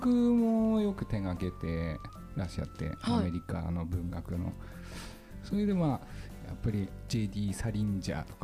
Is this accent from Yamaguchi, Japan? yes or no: no; Hokuto, Hokkaido, Japan; 私は北杜市です。